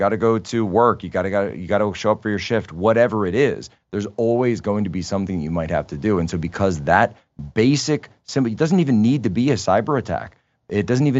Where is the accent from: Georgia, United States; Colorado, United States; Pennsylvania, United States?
Pennsylvania, United States; I'm from Pennsylvania. I never heard of door C.